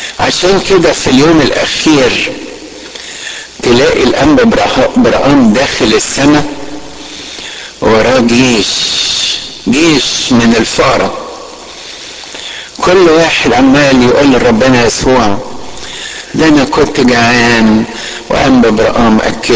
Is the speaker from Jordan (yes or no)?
no; Alexandria, Alexandria Governorate, Egypt; اذكر قصة حصلت عندنا في اسكندرية